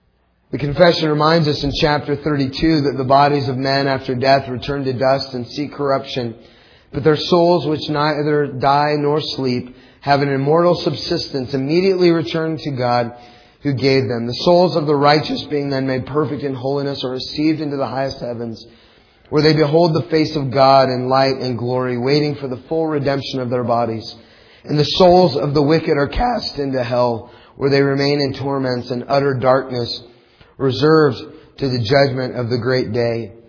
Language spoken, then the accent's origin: English; Kansas, United States; And we said, we're from Kansas, so there's one grave we have to see before we go.